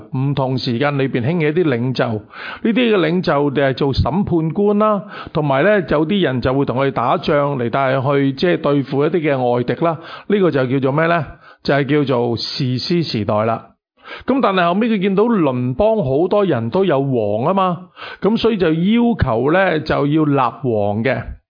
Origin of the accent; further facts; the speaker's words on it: China; 我系中国人生嘅中国人啦，系咪先？